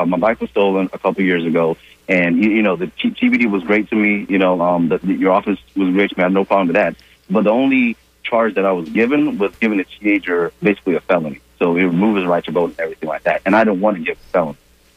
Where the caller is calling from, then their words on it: Tampa, Florida, United States; I'm calling from Tampa.